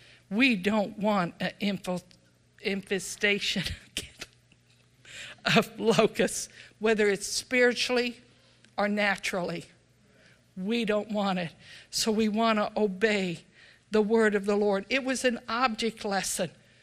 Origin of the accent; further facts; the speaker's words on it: Texas, United States; I remember growing up in Texas.